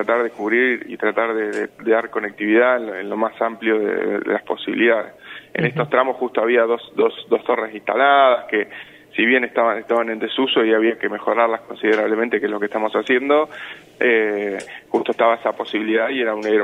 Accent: Argentina; nosotros como argentinos

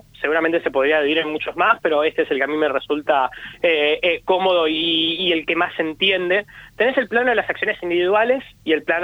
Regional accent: Buenos Aires, Argentina; yo soy de Capital Federal, es lo que más tengo cerca, por eso pongo ese ejemplo, me pido perdón de antemano por mi porteñismo.

